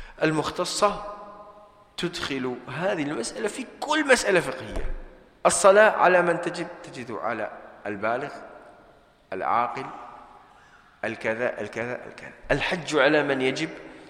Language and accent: Arabic; Sharjah, United Arab Emirates; من عندنا في الشارقة